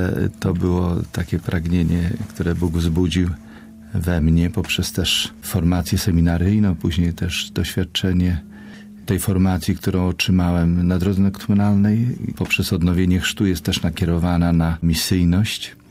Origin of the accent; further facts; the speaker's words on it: Lublin Voivodeship, Poland; moved away as an adult; now in Russia; Tak, jestem z Lubelskiej, inkardynowany tutaj.